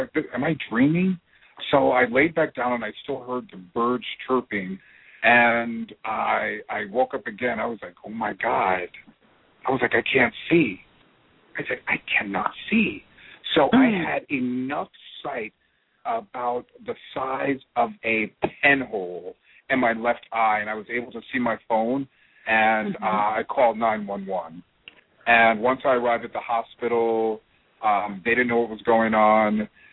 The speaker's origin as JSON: {"language": "English", "region": "New Jersey", "country": "United States", "said": "I'm originally from New Jersey, yeah."}